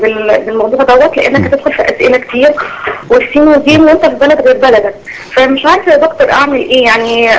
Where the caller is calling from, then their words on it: Mecca, Makkah Province, Saudi Arabia; والله يا شيخ انا هنا من مكة وحصلت حاجة غريبة جدا